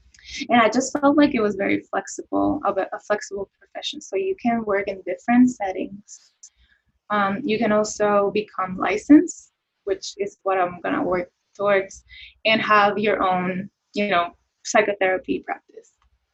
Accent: Puerto Rico; because I am from Puerto Rico and I mean, that's my culture, the Latino culture

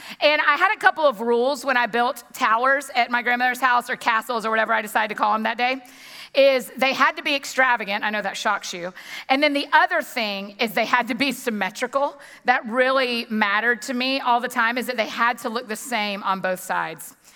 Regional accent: Georgia, United States; So I grew up in Georgia. My grandparents all lived kind of close to me.

